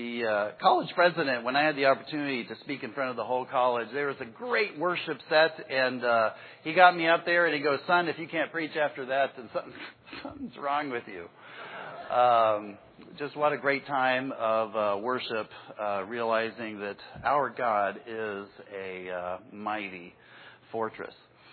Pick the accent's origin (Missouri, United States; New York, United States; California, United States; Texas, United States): Texas, United States; I don't sound like I'm from Texas anymore.